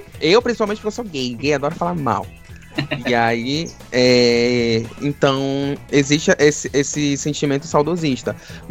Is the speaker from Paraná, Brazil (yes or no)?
no; Manaus, Amazonas, Brazil; nós somos de Manaus, Amazonas